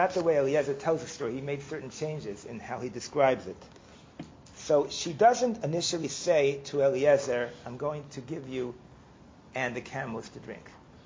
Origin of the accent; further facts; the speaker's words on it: New York City, New York, United States; I grew up in the Lower East Side, down not too far from here. So I grew up on an apartment building.